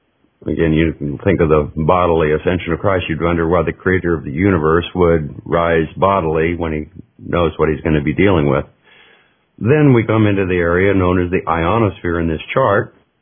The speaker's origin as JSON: {"language": "English", "town": "Fairbanks", "region": "Alaska", "country": "United States", "tie": "born or raised there", "said": "I've seen those growing up in Fairbanks, Alaska."}